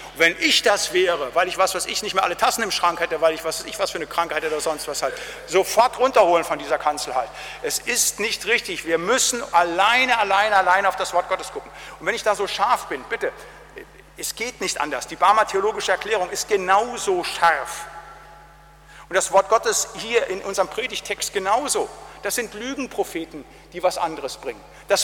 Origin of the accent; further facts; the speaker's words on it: North Rhine-Westphalia, Germany; Der Landeskirche, wo ich herkomme aus Westfalen